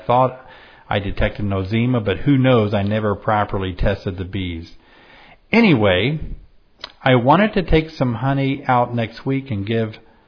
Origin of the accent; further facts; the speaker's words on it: Memphis, Tennessee, United States; he found out that I was from, that I grew up in Memphis